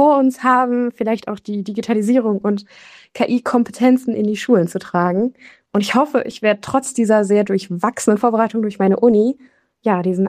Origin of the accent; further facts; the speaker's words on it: Berlin, Germany; Ich bin aus Berlin